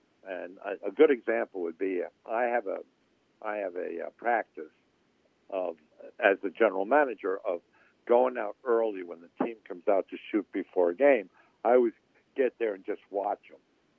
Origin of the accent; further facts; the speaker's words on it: New York, United States; And the reason was that I grew up in New York.